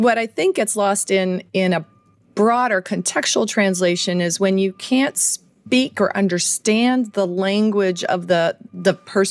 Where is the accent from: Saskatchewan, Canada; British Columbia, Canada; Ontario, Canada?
Ontario, Canada; I am a Canadian born and raised, so spent 30 years of my life in Canada, in Ontario.